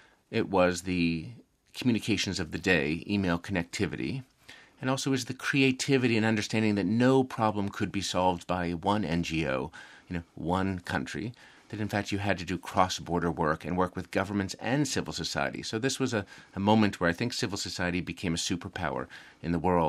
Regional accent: Massachusetts, United States; I was an Irish Catholic boy in the United States, and I grew up outside Boston.

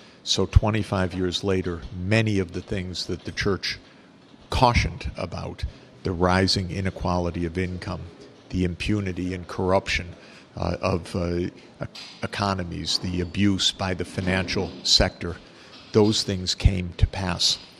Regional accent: United States; As an American, my message is for the United States, Saudi Arabia, Turkey, and others to stop the war in Syria

